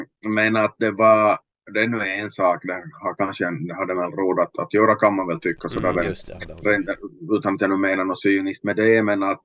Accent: Finland; jag som finländare kan tycka att det är mest intressant

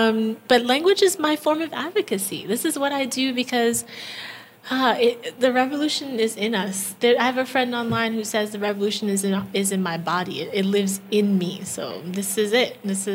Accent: Brooklyn, New York, United States; English is a second language; also born or lived in Haiti; So the abridged version is I was born in Haiti and raised in Brooklyn, and I moved here when I was really little. So I learned English as a second language, but because I learned it so little, it's practically like my native language now.

